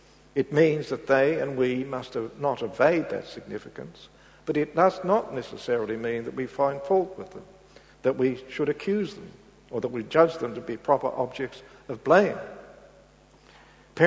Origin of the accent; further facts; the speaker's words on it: Victoria, Australia; And only as an Australian, rather than a Victorian, can I feel rightly ashamed of what was done in other parts of the country.